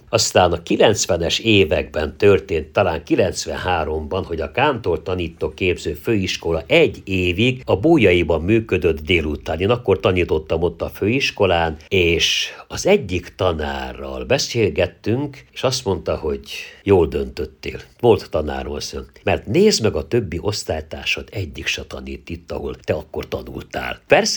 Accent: Póka, Hungary; azt az otthont, amiben felnőttem és gyermekkorom szép világa volt Pókában

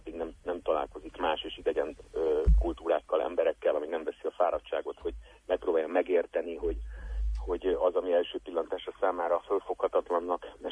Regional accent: Hungary; az identitásomban az, hogy magyar vagyok, és kelet-európai

